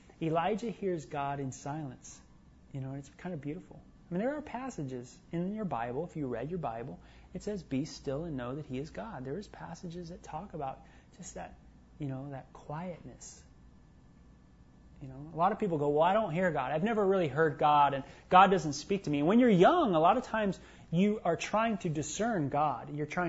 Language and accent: English; North Hollywood, California, United States; one time when I was growing up in San Fernando Valley in North Hollywood